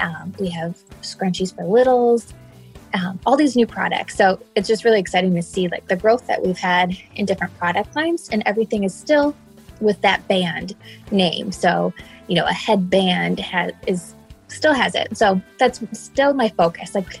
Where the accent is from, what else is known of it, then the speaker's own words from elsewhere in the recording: Cedar Rapids, Iowa, United States; I'm from Cedar Rapids, Iowa.